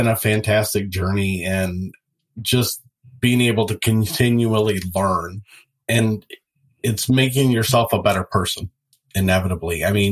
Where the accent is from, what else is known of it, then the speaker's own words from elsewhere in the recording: Midwest, United States; now in Florida, United States; I'm from the Midwest, moved down to Florida a few years ago. Love it here.